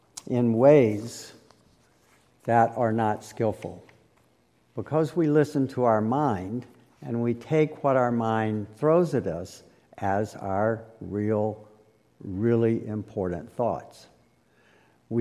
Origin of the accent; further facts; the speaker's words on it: South Carolina, United States; We are headed to my hometown in central South Carolina